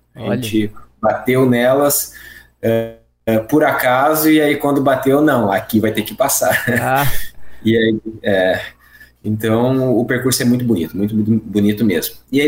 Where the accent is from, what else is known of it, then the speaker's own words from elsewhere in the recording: Mampituba, Rio Grande do Sul, Brazil; O Newton falou ali que a minha terra é Torres, né? Minha terra mesmo é do lado, que é Mampituba. Eu nasci e fui criado ali do lado de Praia Grande, estudei em Praia Grande a minha vida inteira, morei ali durante muito tempo na região.